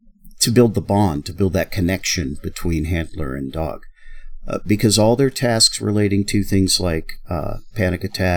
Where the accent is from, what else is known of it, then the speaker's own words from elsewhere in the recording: Alaska, United States; And I grew up in Alaska. I grew up mushing huskies and malamutes, which is where I got my experience with the animals.